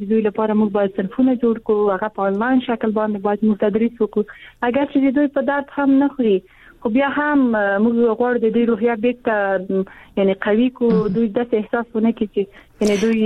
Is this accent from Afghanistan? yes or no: yes; Afghanistan; born there; زه په افغانستان کې پیدا شوم زه د افغانستان یو جلی ما